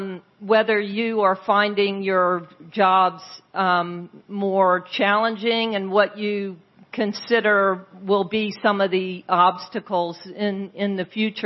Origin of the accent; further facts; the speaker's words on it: United States; I'm from the United States, and I wonder if the two of you could come to my country and expose the corruption there.